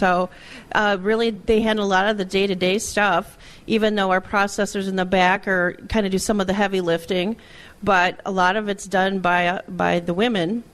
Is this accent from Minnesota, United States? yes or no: yes; Alexandria, Minnesota, United States; I grew up by Alexandria. And so I went to school in Glenwood for a number of years. A lot of people might know Lake Minnewaska area. And then Elbow Lake, Minnesota is where I graduated from.